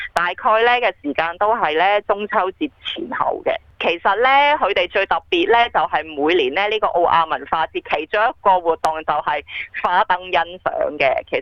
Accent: China; 即系我哋中国人好多呢啲嘅活动啦

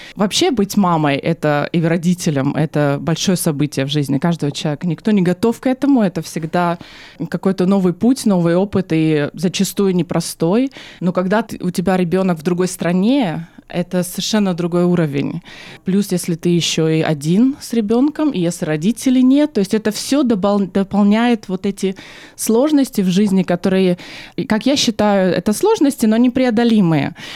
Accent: Murmansk Oblast, Russia; born there; Я родилась сама в России, в Мурманской области, на севере России, в маленьком городе, но в очень образованной и теплой семье, я бы сказала.

